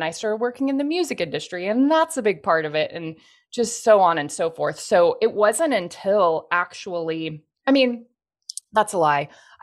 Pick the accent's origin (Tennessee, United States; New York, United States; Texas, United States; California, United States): Texas, United States; I grew up in Texas, still live in Texas, very, very big drinking culture.